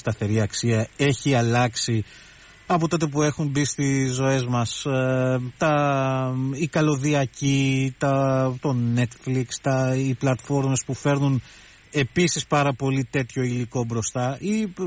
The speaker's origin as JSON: {"language": "Greek", "country": "Greece", "said": "επειδή είμαστε Έλληνες και αγαπάμε το θερινό"}